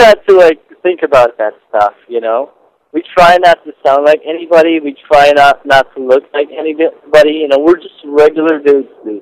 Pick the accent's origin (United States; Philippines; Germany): Philippines; I grew up in the Philippines, and it's like summer all year round, you know?